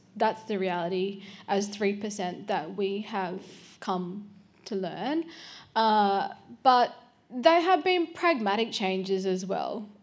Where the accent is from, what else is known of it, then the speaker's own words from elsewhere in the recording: New South Wales, Australia; I grew up and I was born and raised in Western New South Wales